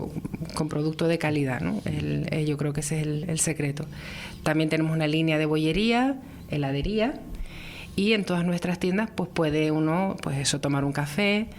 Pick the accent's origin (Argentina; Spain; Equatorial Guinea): Spain; Los Realejos, Canary Islands; Pues somos de La Cruzanta, de Los Realejos, de un barrio de La Cruzanta, y mi padre es de La Orotava, de la parte alta de La Orotava.